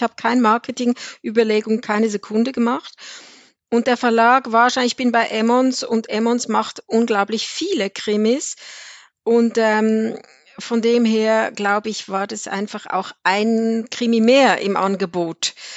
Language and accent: German; Switzerland; ich komme aus der Schweiz und ich kann sehr gut Französisch, weil wir einfach, wir lernen das ja früh. Wir haben ja diese 3 respektive 4 Landessprachen und Französisch habe ich wirklich früh gelernt.